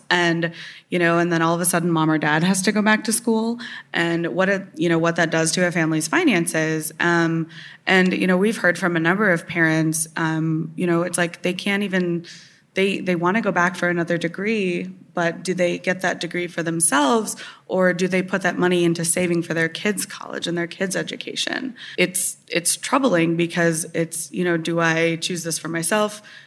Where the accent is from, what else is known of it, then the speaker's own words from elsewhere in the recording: Janesville, Wisconsin, United States; I'm from Janesville, and there were... When the GM plant closed